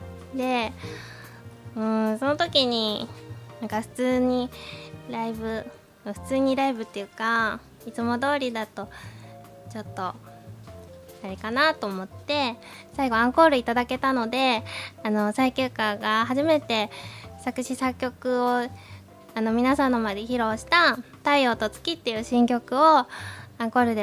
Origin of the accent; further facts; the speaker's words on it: Hokkaido, Japan; now in Tokyo, Japan; は北海道出身なので